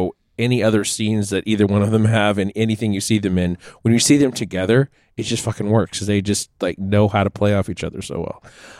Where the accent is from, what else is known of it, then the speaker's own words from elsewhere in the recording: California, United States; "Oh, where are you from?" "Well, we're from California."